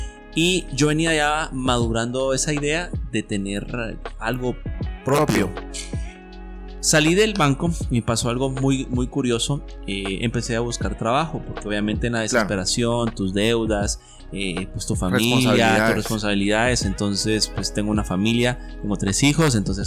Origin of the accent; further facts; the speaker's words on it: Guatemala; Entonces yo dije, no, pero si somos guatemaltecos